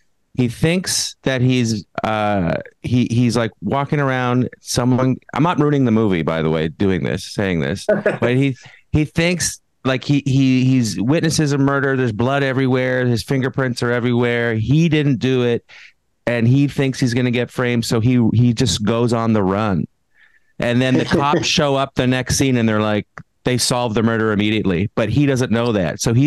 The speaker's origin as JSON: {"language": "English", "country": "Canada", "said": "I saw it. I'm from Canada."}